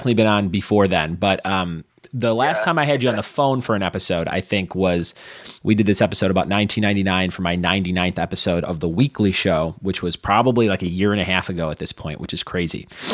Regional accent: Crestwood, Illinois, United States; And I grew up with him in Crestwood, Illinois.

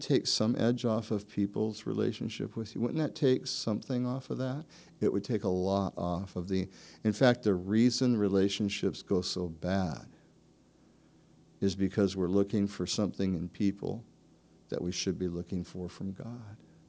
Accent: United States; Now, I know we live in a land, I'm an American, I'm free, I'm my own man.

